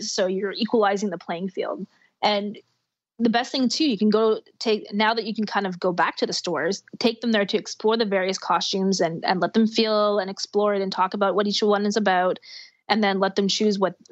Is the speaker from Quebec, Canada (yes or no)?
yes; Montreal, Quebec, Canada; growing up in Montreal, I remember so often wearing my snowsuit with my costume stuck over the top.